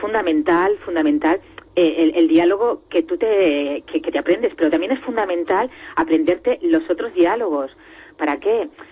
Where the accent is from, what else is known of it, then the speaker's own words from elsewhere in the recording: Águilas, Region of Murcia, Spain; esta novela surgió saliendo de mi pueblo, de Águilas, ¿no?